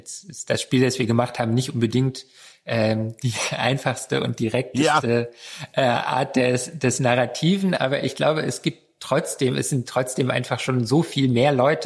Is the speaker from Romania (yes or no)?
yes; Romania; now in Germany; Wir sind aus Rumänien nach Deutschland gekommen und das war so ein großes Ding.